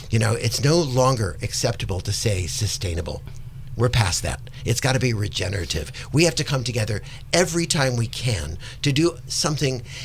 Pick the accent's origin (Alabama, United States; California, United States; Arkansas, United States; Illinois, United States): California, United States; growing up in California, everybody was in their own car.